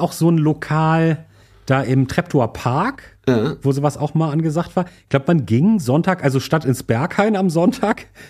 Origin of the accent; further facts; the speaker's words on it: Hamburg, Germany; gerade für uns als Hamburger, Hummel Hummel